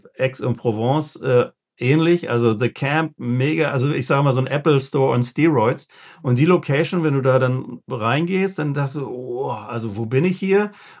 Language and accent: German; Germany; als Deutsche sind wir natürlich in Frankreich mal und hier und da.